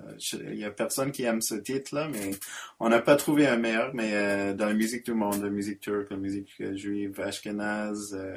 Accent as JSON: {"language": "French", "region": "Alberta", "country": "Canada", "tie": "born or raised there", "second_language": "French", "moved": "as an adult", "lives_now": "Montreal, Canada", "said": "j'ai grandi en Alberta, en fait. Français, c'est une récente addition, mais pas si récente. J'ai pas trop d'excuses, mais bon, ça fait quand même presque 20 ans que je suis à Montréal. Mais oui, j'ai grandi en Alberta."}